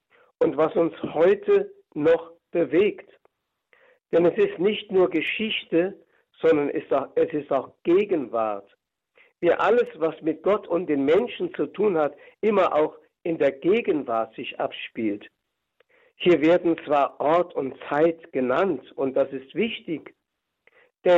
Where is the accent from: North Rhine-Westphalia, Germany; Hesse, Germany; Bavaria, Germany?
Hesse, Germany; wie auch ich zurzeit in meiner Heimat im Fuldaland bin.